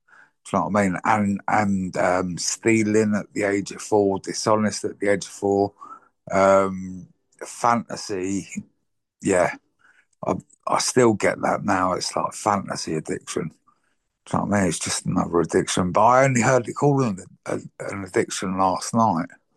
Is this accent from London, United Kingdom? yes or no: yes; Harrow, London, United Kingdom; also born or lived in Woolwich; I was born in London. In Woolwich, and I kind of grew up for the first 15 years in Middlesex, in Harrow, and well, Stanmore. And it sounds really posh because it's a Jewish area, but I was in the council estate